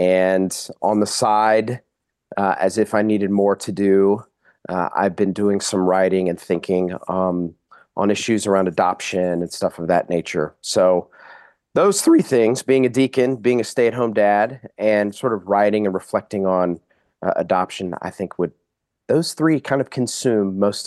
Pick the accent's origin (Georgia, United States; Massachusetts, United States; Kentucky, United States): Georgia, United States; Dublin; born there; I don't remember being told that I was born in Dublin, Georgia.